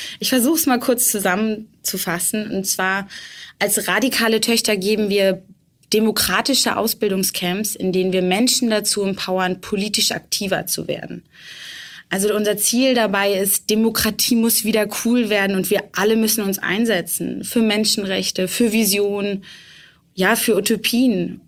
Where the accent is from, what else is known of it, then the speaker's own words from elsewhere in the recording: Bremen, Germany; 26 Jahre alt. Ich komme ursprünglich aus Bremen.